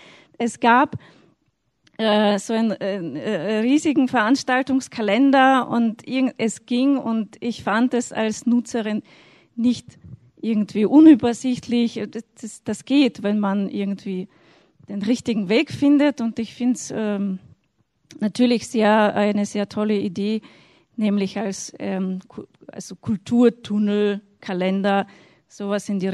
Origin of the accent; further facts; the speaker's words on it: Moscow, Russia; German is a second language; ich bin in Moskau aufgewachsen.